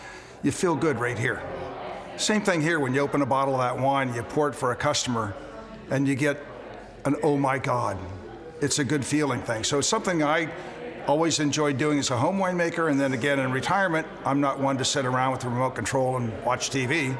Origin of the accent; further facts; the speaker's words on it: Healdsburg, California, United States; So I was raised up in Healdsburg in Sonoma County, big wine region.